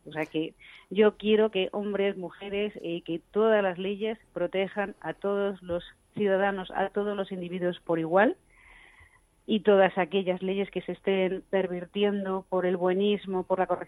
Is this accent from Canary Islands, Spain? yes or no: no; Madrid, Community of Madrid, Spain; los madrileños somos también españoles